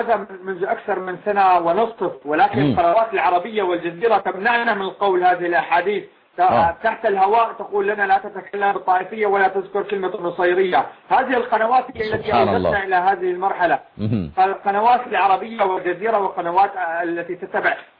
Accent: Syria; نحن كسوريين، نحن من بلاد الشام ومن أمة الإسلام.

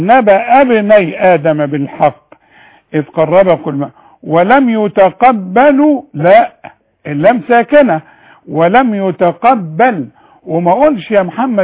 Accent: Sharqia Governorate, Egypt; لأن أنا من الشرقية.

